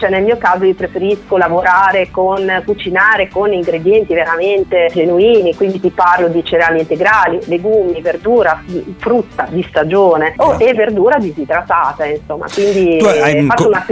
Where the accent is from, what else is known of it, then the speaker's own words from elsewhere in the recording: Rimini, Emilia-Romagna, Italy; ti faccio un esempio, io sono di Rimini, no?